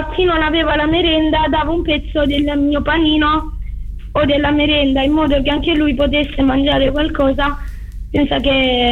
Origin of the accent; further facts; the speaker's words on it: Parabita, Apulia, Italy; ho 11 anni e vengo da Parabita, parrocchia Sant'Anna.